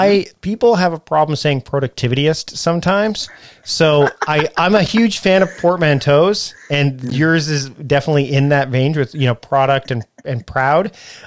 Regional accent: Canada; accent: Canadian; if it was a Canadian accent, I'm Canadian, so it would be product.

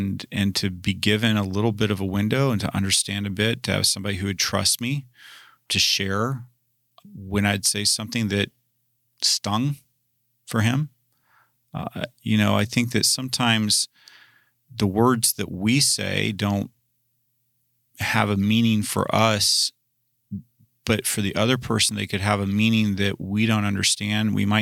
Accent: Great Smoky Mountains, United States; Growing up in the Smoky Mountains, I'm pretty familiar, you know, with not getting between a black bear and her cubs.

